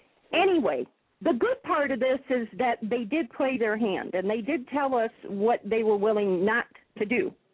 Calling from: Alaska, United States; I'm calling from Alaska, so

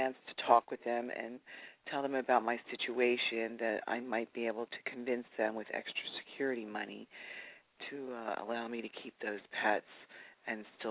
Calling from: Pennsylvania, United States; Pennsylvania.

